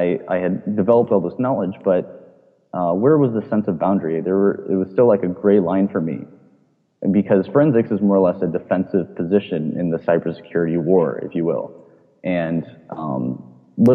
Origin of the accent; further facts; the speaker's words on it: Poolesville, Maryland, United States; I grew up in Poolesville, Maryland, and that is a rural farm town in the middle of nowhere where we had, like, limited to no internet connection